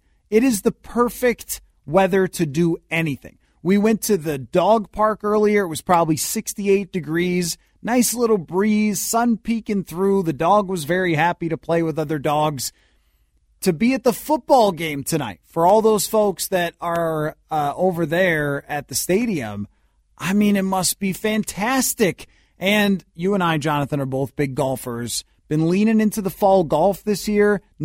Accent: Minnesota, United States; I'm not tan. I'm from Minnesota.

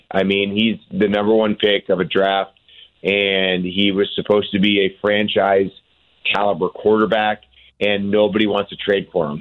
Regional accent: Cleveland, Ohio, United States; I've gotten to do it in Cleveland, my hometown, and this year we're doing it in Los Angeles

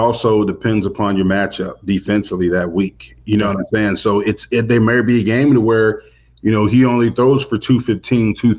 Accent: Florida, United States; I'm from Florida, so we both.

